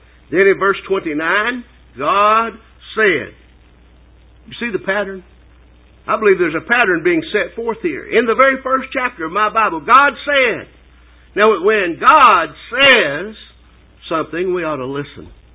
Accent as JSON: {"language": "English", "town": "Signal Mountain", "region": "Tennessee", "country": "United States", "tie": "born or raised there", "said": "I remember when I was growing up on Signal Mountain, not far from here"}